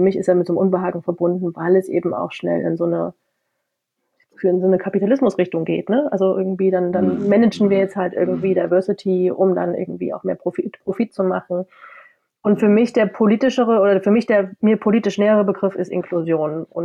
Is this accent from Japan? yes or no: no; Halle, Saxony-Anhalt, Germany; now in Leipzig, Germany; So ganz grundsätzlich, ich komme aus Halle, wohne in Leipzig, also ostsozialisiert.